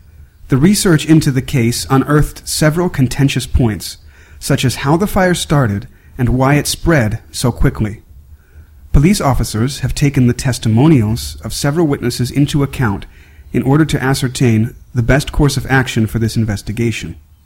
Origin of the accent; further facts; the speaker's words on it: United States; from the United States.